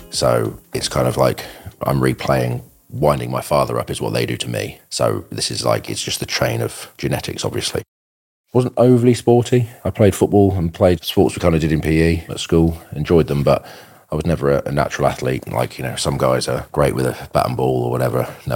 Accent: Leicester, East Midlands, United Kingdom; even though I'm not from London, I'm from Leicester.

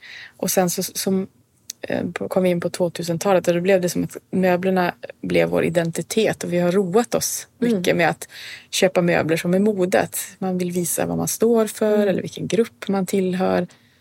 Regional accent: Norrland, Sweden; och jag kommer ju från Norrland. Där är det mörkt väldigt stora delar av året.

